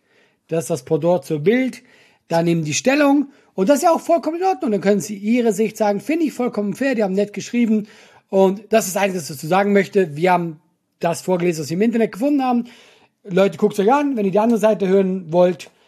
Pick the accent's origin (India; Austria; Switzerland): Switzerland; Ja, ich hab's als Schweizer falsch ausgesprochen, das ist sehr traurig.